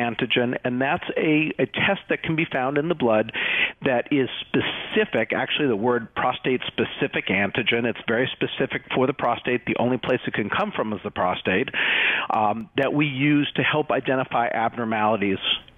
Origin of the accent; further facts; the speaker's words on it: Northeast, United States; now in Statesville, United States; I grew up in the Northeast, but I've been here for the better part of my life, so at this point, I feel like I'm a Southerner.